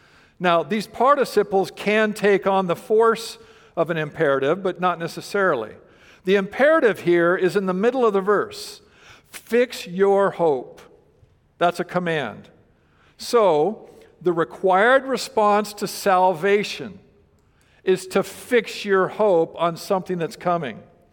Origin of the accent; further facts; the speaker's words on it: Fresno, California, United States; So I remember a time when I was a little kid and my brother and I were growing up in Fresno and we were out riding our bicycles.